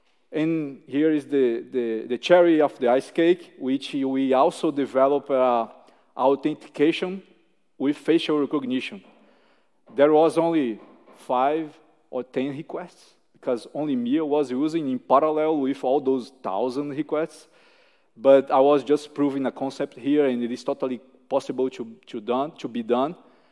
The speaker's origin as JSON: {"language": "English", "country": "Brazil", "said": "I'm from Brazil, and I'm happy to answer your questions."}